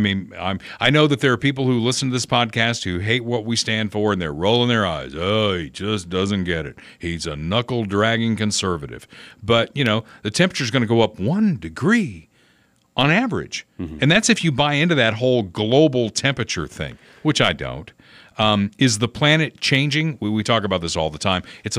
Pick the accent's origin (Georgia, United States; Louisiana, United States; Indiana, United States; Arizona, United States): Indiana, United States; people from states like Indiana, my home state, that have made it a little more difficult.